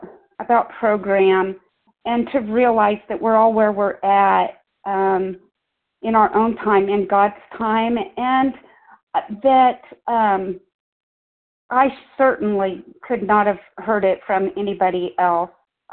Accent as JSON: {"language": "English", "region": "Missouri", "country": "United States", "said": "So we're from Northern Missouri"}